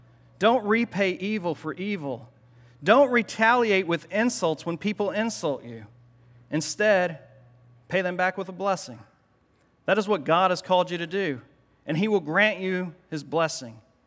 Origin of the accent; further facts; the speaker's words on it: Indiana, United States; but I'm from Indiana, and so we watch basketball. And I'm a Hoosier at heart.